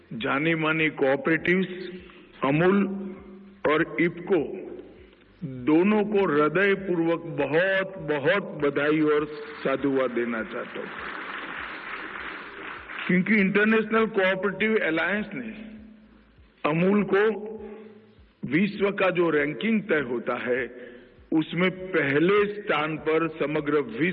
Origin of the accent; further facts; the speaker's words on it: Gujarat, India; मैं तो गुजरात से आता हूं, बचपन में छोटा सा बच्चा था तब से डेयरी सेक्टर ने गांव के किसानों को